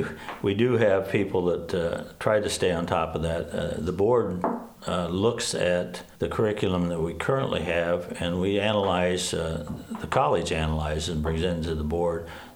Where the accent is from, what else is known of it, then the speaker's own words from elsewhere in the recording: Iowa, United States; I'm born and raised in Iowa, from just north of Des Moines.